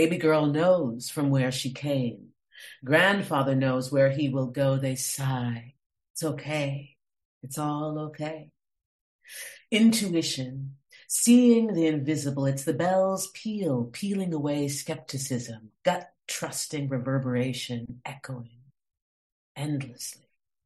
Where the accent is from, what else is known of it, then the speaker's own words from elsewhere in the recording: Boulder, Colorado, United States; because I grew up in Boulder, Colorado, as I said before. And it's such a granola hippie town.